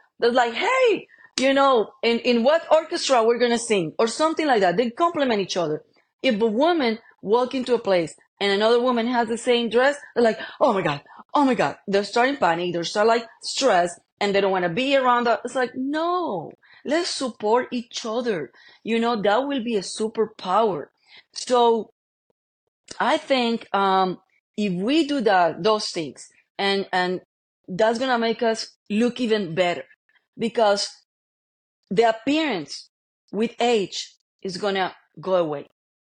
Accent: Colombia; English is a second language; moved away as an adult; now in United States; I am from Colombia, by the way, and I'm an immigrant.

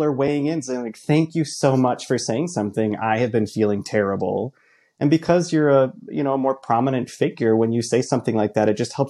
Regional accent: Michigan, United States; Not only do I talk about growing up in the Midwest, coming out, all of those feelings and thoughts and emotions that I was experiencing as a closeted kid up here in conservative Northern Michigan

